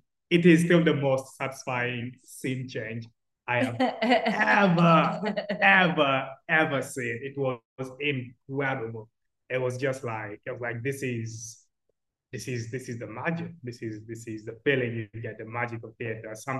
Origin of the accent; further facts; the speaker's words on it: Uganda; now in Sheffield, United Kingdom; I'm from Uganda. I'm a millennial, a Ugandan millennial Black man living in Sheffield.